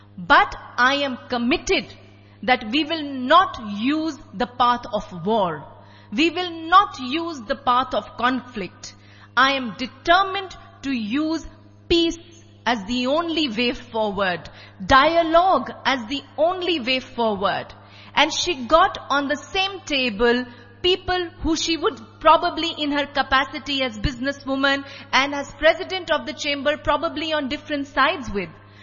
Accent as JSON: {"language": "English", "country": "India", "said": "I am from India, she was from Tunisia. It did not matter what religion she came from. I am Sikh, she's an Arab Muslim."}